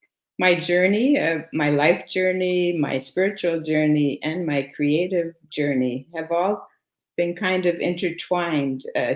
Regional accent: Canada; first language French; English is a second language; I grew up in Canada in a French-Canadian home. A Catholic home. And when I was 11, we moved from the town into the city, and I had to go to an English school.

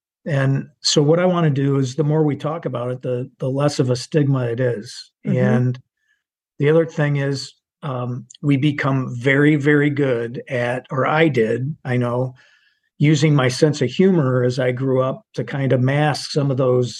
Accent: Saginaw, Michigan, United States; My background is I grew up in Michigan, Saginaw, Michigan, went to Michigan State University.

